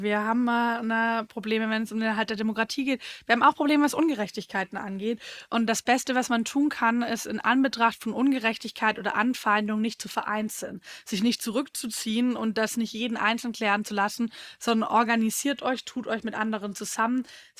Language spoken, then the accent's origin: German; Nürtingen, Baden-Württemberg, Germany; meine Heimatstadt Nürtingen